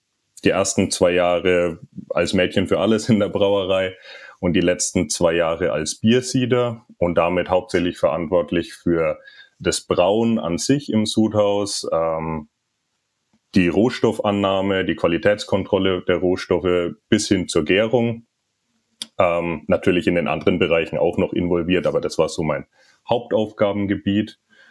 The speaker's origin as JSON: {"language": "German", "town": "Bamberg", "region": "Bavaria", "country": "Germany", "tie": "born or raised there", "also_born_or_lived": "Memmelsdorf", "said": "Ich bin tatsächlich in Bamberg groß geworden. Also geboren bin ich in Memmelsdorf, aber aufgewachsen dann in Bamberg in der Jugend"}